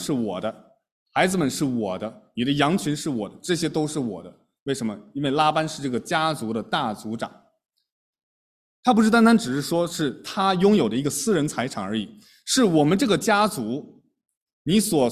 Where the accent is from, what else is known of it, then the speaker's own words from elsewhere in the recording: China; 那我们中国人古人说36计怎么样，走为上计，我一定要逃跑。